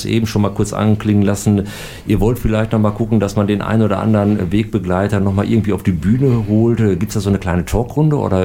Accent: Hamm, North Rhine-Westphalia, Germany; Also ich komme aus dem Stadtbezirk Heessen

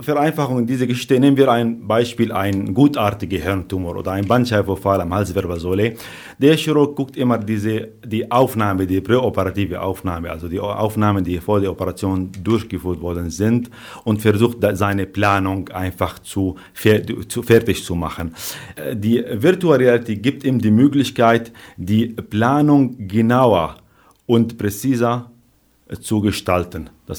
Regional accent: Syria; now in Germany; Ich bin seit 2008 hier in Barbara Klinik tätig, überhaupt in Deutschland seit 2008. Ich komme ursprünglich aus Syrien

